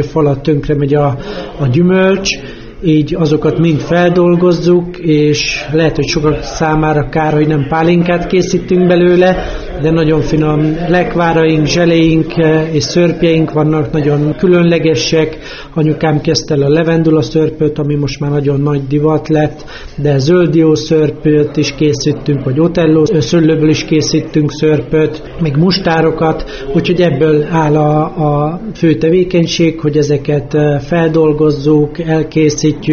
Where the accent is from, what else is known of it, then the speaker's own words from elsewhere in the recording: Paks, Tolna, Hungary; now in Csopak, Hungary; és Pakson nőttem fel, itt jártam iskolába, aztán később elkerültem Paksról, külföldön éltem egy jó néhány évet, és most a Balaton mellett Csopakon élek. A szüleim költöztek oda, én később költöztem